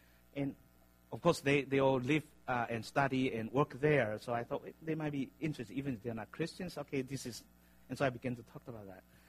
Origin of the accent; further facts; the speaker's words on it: Taiwan; English is a second language; now in United States; because I'm originally from Taiwan. I mean, I've been in the States for almost 30 years